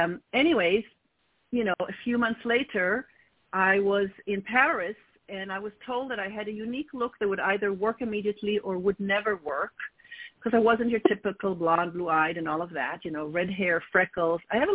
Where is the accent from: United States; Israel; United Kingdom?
Israel; I was born and raised in Israel to a Polish-born